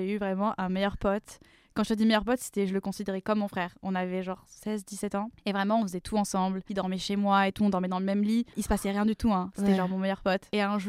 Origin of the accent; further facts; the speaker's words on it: south of France, France; moi, du coup, j'ai quand même grandi en France et je viens du Sud.